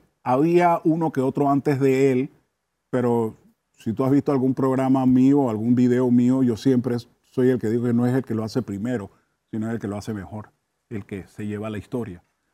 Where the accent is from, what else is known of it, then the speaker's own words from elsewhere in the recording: Panama; Pero en la época de donde vengo no existía la palabra, o sea, el género no tenía nombre, básicamente. Nosotros lo llamamos reggae en español porque la tendencia de Panamá siempre fue danzar puro de Jamaica